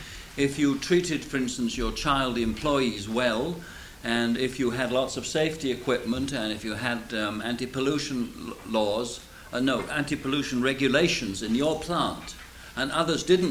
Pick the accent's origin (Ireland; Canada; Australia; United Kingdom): United Kingdom; England; now in United States; it's been very interesting to me as an Englishman watching your self-examination